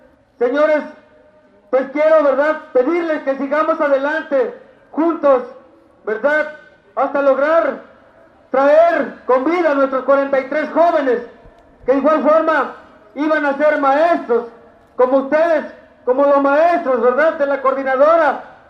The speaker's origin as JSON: {"language": "Spanish", "country": "Mexico", "said": "como mexicanos, pues nos corresponde estar ahí en la lucha con ustedes"}